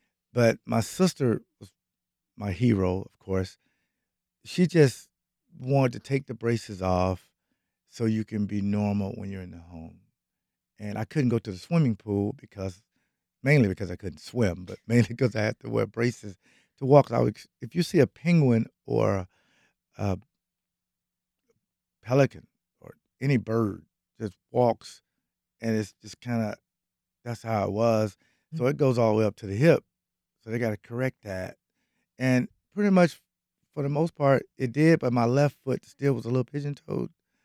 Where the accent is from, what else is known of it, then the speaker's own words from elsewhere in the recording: Florida, United States; And that was my first time being in a cold game because I'm from Duval County.